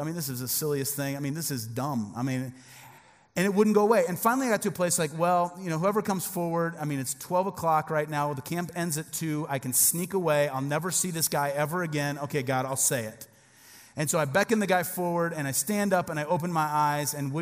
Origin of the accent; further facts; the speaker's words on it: Midwest, United States; we're from the Midwest. We didn't know.